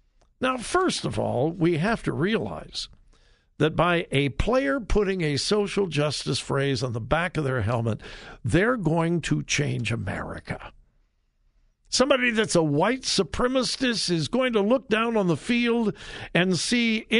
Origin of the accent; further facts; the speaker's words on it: California, United States; I mean, I've been in Ohio for 45 plus years, but I grew up in California rooting for the Rams and even the Raiders occasionally.